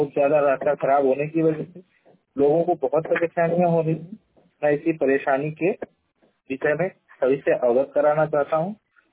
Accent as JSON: {"language": "Hindi", "town": "Muzaffarpur", "region": "Uttar Pradesh", "country": "India", "said": "मैं बहराइच का निवासी हूँ। मेरा ग्राम मुजफ्फरपुर है। मेरा ब्लॉक शिवपुर है, तहसील रामपारा है।"}